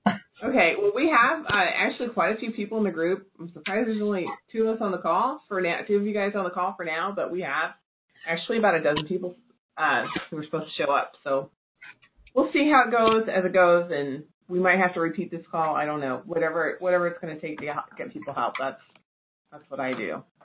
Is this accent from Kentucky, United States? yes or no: yes; Kentucky, United States; So when I was in college, even though I'm from Kentucky, I never got to ride a horse.